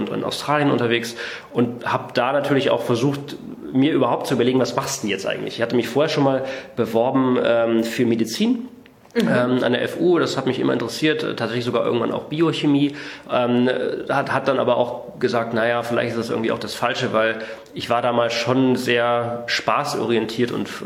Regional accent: Saxony-Anhalt, Germany; Ich bin im Osten aufgewachsen, in Sachsen-Anhalt. Erst auf einer Militärbasis von der NVA, weil mein Vater war bei der NVA, war Major, das heißt Offizier.

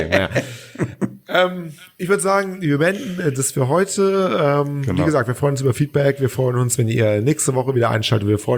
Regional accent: Cologne, North Rhine-Westphalia, Germany; weil ich bin Kölner

